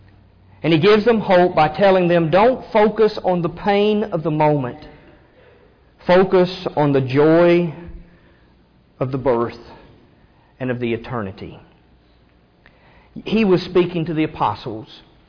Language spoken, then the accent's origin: English; Kentucky, United States; I grew up in Kentucky, so I grew up watching Kentucky football, such as it was.